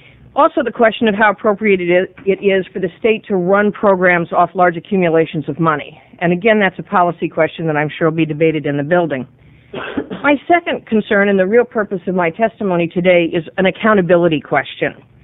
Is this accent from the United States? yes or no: yes; Redmond, Oregon, United States; I grew up in Redmond.